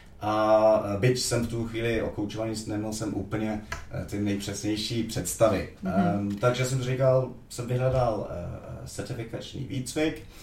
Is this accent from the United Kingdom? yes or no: yes; London, United Kingdom; born there; Czech is a second language; Ale narozený jsem v Londýně anglickému tatínkovi, český mamince, která emigrovala v roce 68. Ovšem tam nikdy jsme nemluvili doma česky, táto neuměl.